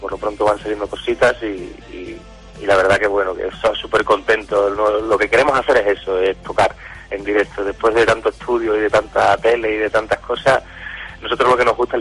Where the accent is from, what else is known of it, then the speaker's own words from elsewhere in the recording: Colombia; also born or lived in Spain; yo nací en Domenito, pero en razón de que mi padre era colombiano, pasé pues buena parte de mi infancia allí y parte también de la adultez. Estoy un poco a caballo entre los dos países, entre Colombia y España.